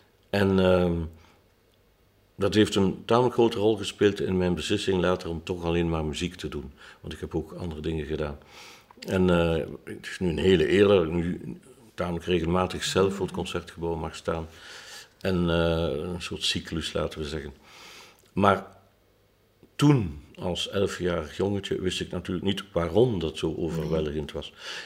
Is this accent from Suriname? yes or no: no; Ghent, East Flanders, Belgium; born there; Ik ben in Gent geboren